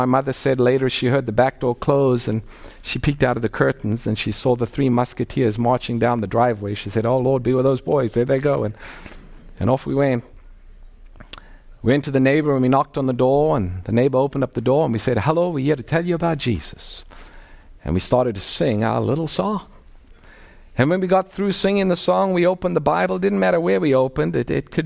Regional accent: South Africa; I grew up in Africa, grew up in South Africa

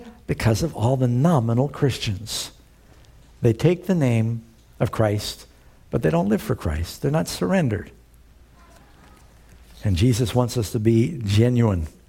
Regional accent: New York City, New York, United States; I kind of knew, you know, I grew up in New York City, I'm not a dummy.

